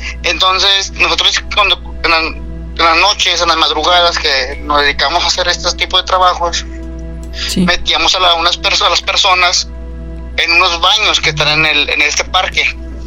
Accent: Nuevo Laredo, Tamaulipas, Mexico; yo soy originario de Nuevo Laredo, Tamaulipas.

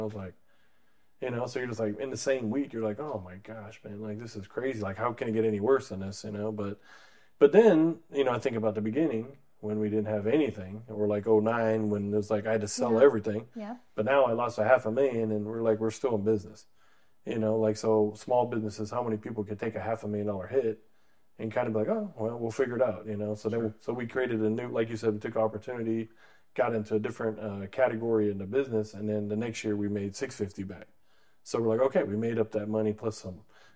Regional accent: North Carolina, United States; And then she wanted to get to America, so I got adopted, and then came to America. I grew up in North Carolina.

